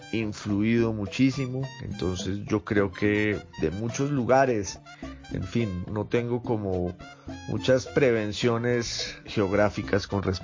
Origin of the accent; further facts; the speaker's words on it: Popayán, Cauca, Colombia; also born or lived in England; de Popayán, que es mi ciudad natal, de Italia, que es donde están parte de mis orígenes, porque mi mamá es italiana, de Inglaterra, que fue un sitio en el que viví